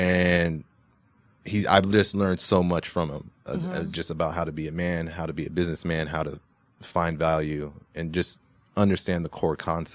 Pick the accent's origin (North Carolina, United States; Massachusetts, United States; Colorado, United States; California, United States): California, United States; Because I went, okay, so I grew up in Southern California.